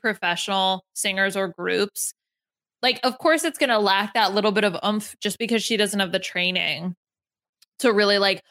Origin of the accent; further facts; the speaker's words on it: Northeast, United States; I'm from the Northeast, from America, in the Northeast of America.